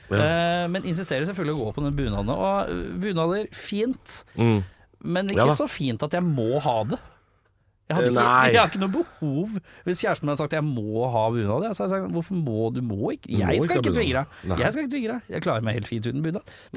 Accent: Oslo, Norway; Jeg er fra Lambertseter i Oslo.

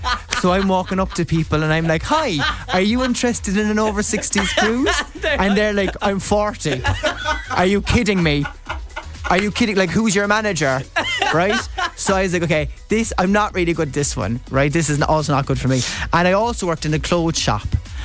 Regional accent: Ireland; And I'm Irish. I've pork and onion skin.

